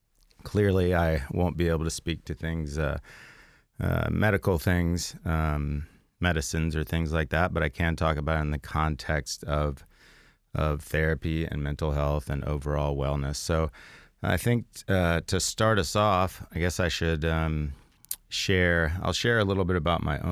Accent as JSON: {"language": "English", "town": "Atlanta", "region": "Georgia", "country": "United States", "tie": "born or raised there", "said": "I grew up in Atlanta, and I am the child"}